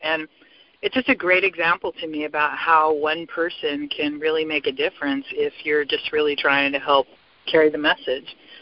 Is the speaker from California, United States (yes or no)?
yes; Los Angeles, California, United States; I'm a debtor from Los Angeles, California, and very, very grateful to be on this call.